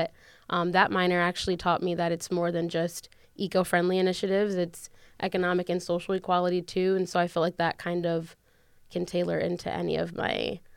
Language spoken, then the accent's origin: English; Holland, Ohio, United States; Yes, I am a Toledo native. I grew up in Holland, to which I just found out is a village, not a city.